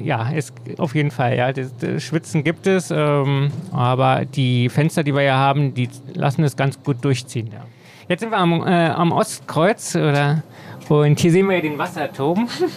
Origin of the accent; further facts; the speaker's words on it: Berlin, Germany; Ich bin hier groß geworden in dem Kiez hier an der Frankfurter Allee.